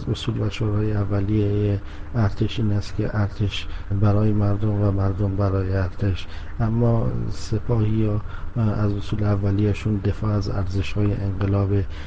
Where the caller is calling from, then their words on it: Iran; از ایران هستم.